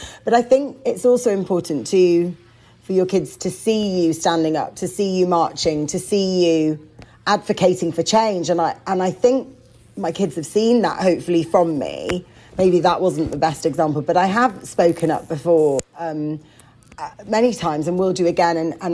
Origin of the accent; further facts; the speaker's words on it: United Kingdom; born there; I spoke back at a normal pace and, you know, I'm British born.